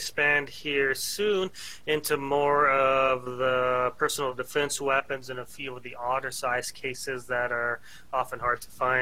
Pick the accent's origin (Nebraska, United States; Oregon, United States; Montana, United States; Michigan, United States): Montana, United States; I grew up in Montana on the farm, and I think I was 7, 8 years old when first went gopher hunting and target practicing.